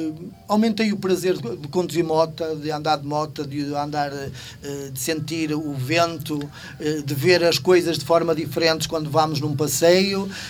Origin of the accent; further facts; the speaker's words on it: Penafiel, Norte, Portugal; also born or lived in Paredes; Eu não sou da Póvoa, sou penafiel, nasci em Paredes, vivo em Penafiel, a minha família é de Penafiel, não sou da Póvoa